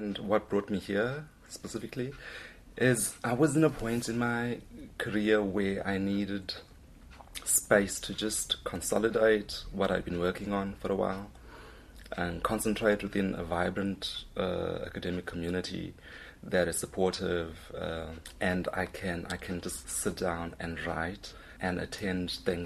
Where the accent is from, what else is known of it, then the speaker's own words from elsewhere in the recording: South Africa; I'm from South Africa, obviously